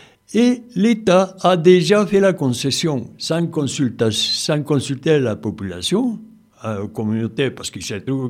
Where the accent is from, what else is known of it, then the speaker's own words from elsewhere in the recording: Puno, Peru; c'est ma région d'origine, la région de Puno, la région de l'Altiplano, la région Quechua Aymara, la frontière avec la Bolivie, là où il y a les lacs Titicaca